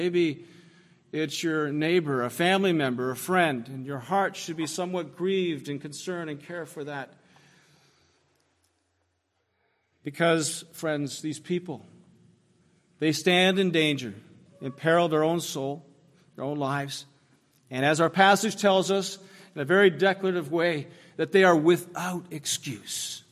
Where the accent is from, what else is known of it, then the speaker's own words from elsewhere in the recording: Ottawa, Ontario, Canada; the Anglican church I grew up in Ottawa